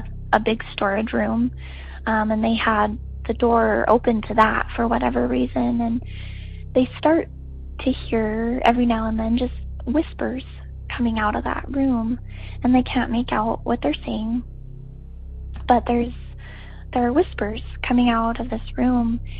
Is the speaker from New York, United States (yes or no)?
no; Wyoming, United States; I am from Wyoming.